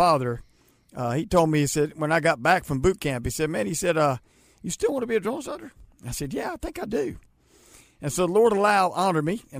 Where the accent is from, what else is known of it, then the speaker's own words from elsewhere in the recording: Charlotte, North Carolina, United States; Grew up right here in Charlotte, North Carolina.